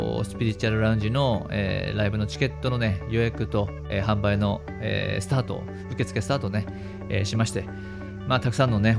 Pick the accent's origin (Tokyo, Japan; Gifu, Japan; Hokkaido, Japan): Hokkaido, Japan; Sapporo; 札幌ね、まあ、これ僕の、北海道、出身地でもありますから